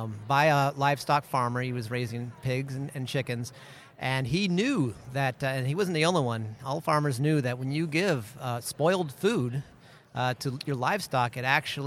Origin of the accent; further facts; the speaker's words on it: Iowa, United States; also born or lived in New York City; I grew up in Iowa and I left. I got my PhD in New York City, went to a biotech in the Research Triangle Park. Yeah. And I decided I needed to come back to Iowa.